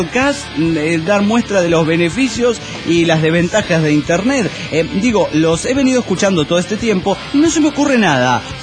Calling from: La Paz, Bolivia; Hola, ¿cómo están? … de Reserva Madidi, Bolivia.

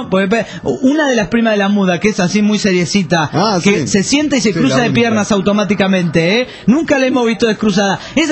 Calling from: Puerto Ordaz, Bolívar, Venezuela; de Puerto Ordaz, Venezuela.

